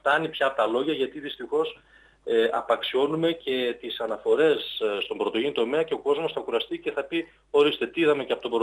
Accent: Kozani, Western Macedonia, Greece; Είναι σημαντικό, αλλά είναι σημαντικό για τον τόπο μου, για την Κοζάνη.

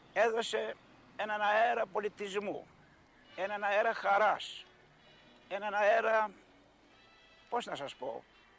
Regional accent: Thessaloniki, Central Macedonia, Greece; also born or lived in Gevgelija; 75 ετών από αυτή την πόλη. Πρωτοήρθα στη Θεσσαλονίκη παιδάκι 5 ετών, όταν η μητέρα μου και ο πατέρας μου με φέρνανε από την πατρίδα μου τη Γευγελή, όπου έχω γεννηθεί

